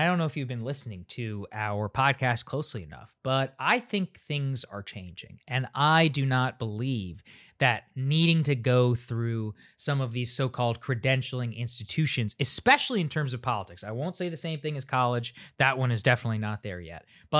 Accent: Chicago, Illinois, United States; I'm from Chicago. I was watching the Cubs game

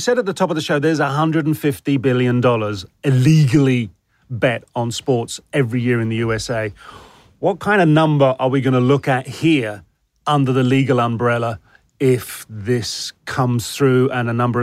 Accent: United Kingdom; It's something I've grown up with as a Brit

